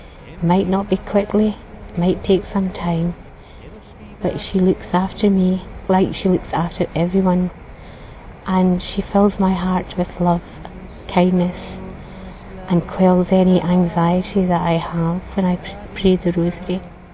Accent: Glenrothes, Scotland, United Kingdom; I come from Scotland, from the parish of St Paul's in Glenrothes, Fife, Scotland. I am a newly converted Catholic

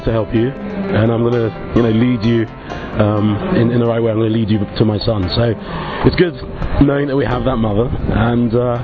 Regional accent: London, United Kingdom; I'm originally from Nigeria, but I was born and lived in London. And I am 33 years old.

